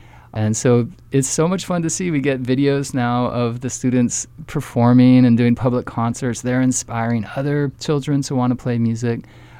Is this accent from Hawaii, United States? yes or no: yes; Maui, Hawaii, United States; when I grew up on Maui, I came from Haleakala Ranch, and I heard a lot of Slack Key and Hawaiian music, but no one wanted to teach.